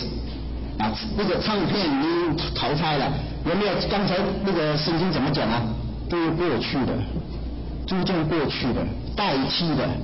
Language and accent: Chinese; Hong Kong; 我大概8岁的时候啊，1969年，当时呢，我是出生长大在香港的，香港是英国殖民地。